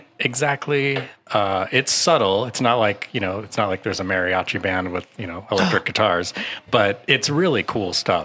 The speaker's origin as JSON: {"language": "English", "town": "Ogden", "region": "Utah", "country": "United States", "tie": "born or raised there", "said": "So I gotta go with, in my hometown, Ogden."}